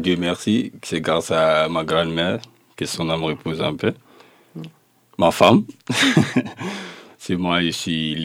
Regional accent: Bofa, Boké, Guinea; La Guinée représente tout pour moi. C'est là-bas, je suis né, grandi.

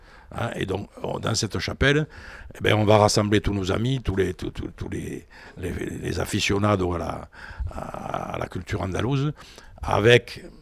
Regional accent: Marsillargues, Occitanie, France; un coro ami qui vient de Marciargues, à côté de Lunel, hein, dont je suis originaire de Marciargues

